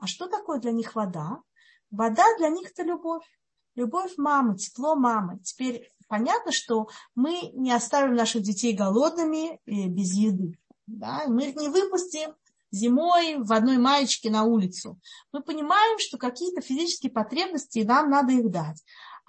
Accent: Russia; now in Beitar Illit, Israel; особенно мы, как бы выходцы из России, из СНГ

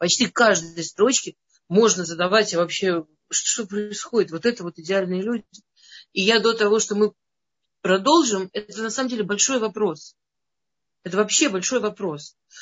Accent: Moscow, Russia; В Москве, я из Москвы.

